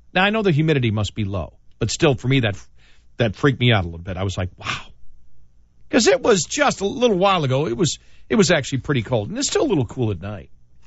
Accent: New York, United States; You know, I grew up in New York, but I lived all over the country.

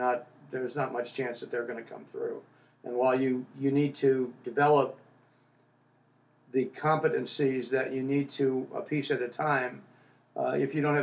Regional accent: Seattle, Washington, United States; As you can tell, I come from Seattle.

